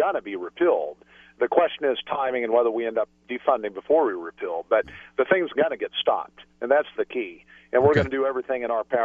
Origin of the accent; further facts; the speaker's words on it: Kansas, United States; now in Alaska, United States; Yeah, I grew up in Kansas. I got up here to Alaska 16 years ago, but still have a lot of family down in that neck of the woods.